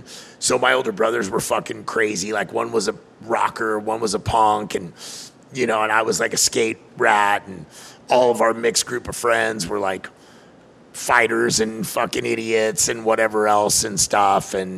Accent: Corona, United States; Like, I had an essay that I grew up with in Corona that I had known since like fucking first grade.

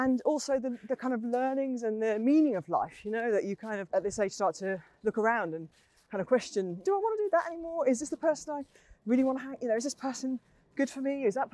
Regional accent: Newcastle, North East England, United Kingdom; moved away as an adult; You know, I came down from Newcastle, 23 years old.

